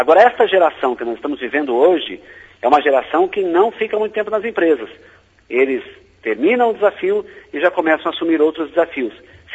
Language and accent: Portuguese; Brazil; Por coração, é claro que eu sou brasileiro, torço pelo Brasil